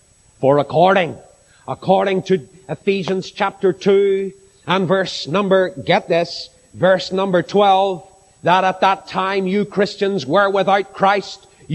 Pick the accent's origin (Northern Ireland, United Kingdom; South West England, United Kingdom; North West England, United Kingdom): Northern Ireland, United Kingdom; Belfast; Where are you from? Belfast. Just wait there.